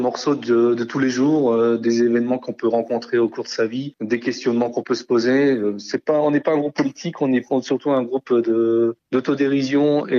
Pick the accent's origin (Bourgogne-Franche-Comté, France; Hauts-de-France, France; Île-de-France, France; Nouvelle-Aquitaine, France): Hauts-de-France, France; Maubeuge; C'est ça, on est originaire de Maubeuge